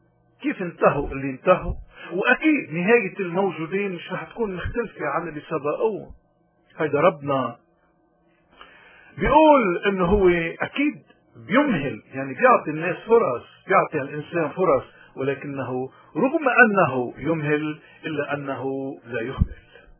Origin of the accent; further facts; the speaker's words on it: Lebanon; مين اللي حكي ومين اللي هامنا نحن كلبنانيين، لأنه فعلا بيهينونا